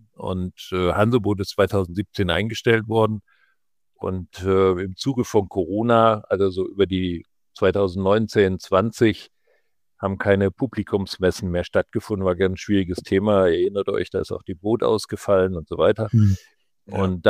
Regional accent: Southern Germany, Germany; ich komme eigentlich aus Süddeutschland und habe da am Rhein auf dem Goldkanal gesegelt

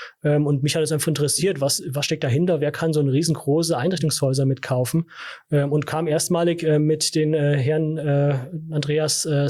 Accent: Flieden, Hesse, Germany; also born or lived in Fulda; Ich bin in Fulda geboren, in Flieden genauer gesagt, groß geworden und auch in Neuf zur Schule gegangen

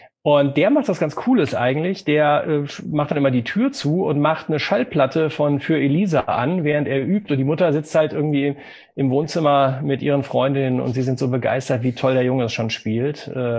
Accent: Bonn, North Rhine-Westphalia, Germany; born there; Und genau wie Tobi bin ich ja auch gebürtiger Bonner.

